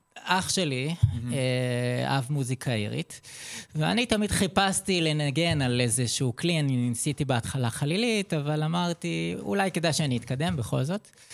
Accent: Tel Aviv, Tel Aviv District, Israel; now in Kfar Saba, Israel; אני במקור, אני מתל אביב. אני גרתי יותר נכון, עד לפני כחודשיים, שלושה, אני עברתי בדיוק עם בת הזוג שלי לכפר סבא. אז נולדתי בתל אביב

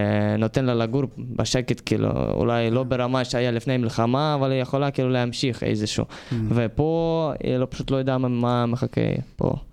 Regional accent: Vinnytsia, Vinnytsia Oblast, Ukraine; Hebrew is a second language; now in Israel; מוויניצה. זה היה מתחת הקייב, זה 4 שעות, לישראל זה הרבה, אבל באוקראינה זה לא כל כך כאילו רחוק.

